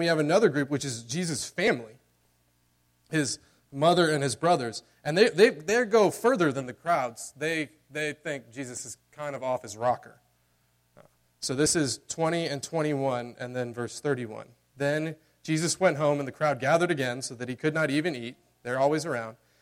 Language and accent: English; the South, United States; I grew up in the South. That is a big deal in the South.